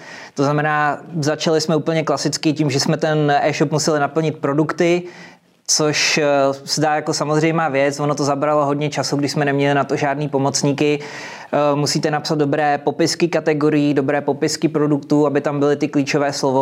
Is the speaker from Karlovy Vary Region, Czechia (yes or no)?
yes; Karlovy Vary, Karlovy Vary Region, Czechia; jako my jsme z Karlových Varů